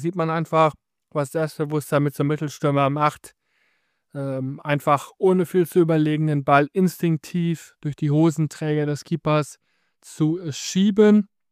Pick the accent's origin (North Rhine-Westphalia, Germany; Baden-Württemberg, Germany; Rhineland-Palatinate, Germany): North Rhine-Westphalia, Germany; born there; Als gebürtiger Westmünsterländer